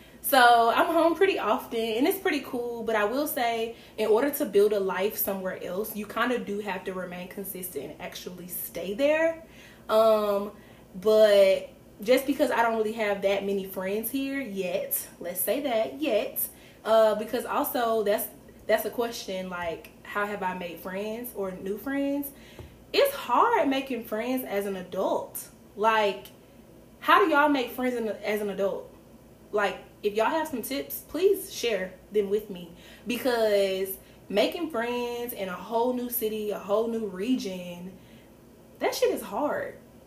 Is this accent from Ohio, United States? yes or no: no; Decatur, Georgia, United States; now in Kansas City, United States; If you know, I am from Decatur, Georgia, which is the east side of Metro Atlanta.